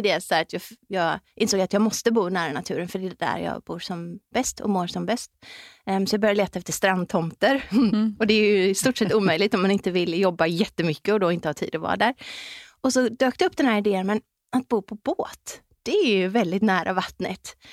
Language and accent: Swedish; West Coast, Sweden; Och så är jag uppväxt på västkusten.